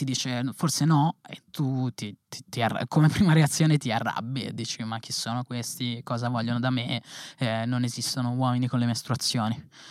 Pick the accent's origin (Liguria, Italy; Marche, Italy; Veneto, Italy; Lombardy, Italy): Lombardy, Italy; Milan; Non sul fatto che sono di Milano, che lì è...